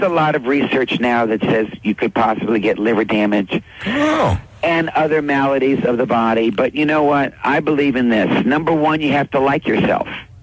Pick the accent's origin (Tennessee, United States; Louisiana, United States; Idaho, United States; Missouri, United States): Louisiana, United States; New Orleans; No, I never did. I'm from New Orleans, Louisiana.